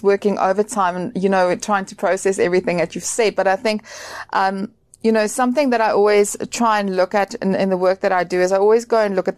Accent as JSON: {"language": "English", "country": "South Africa", "said": "now I personally, as a South African, I find sometimes I don't know enough about our cultures"}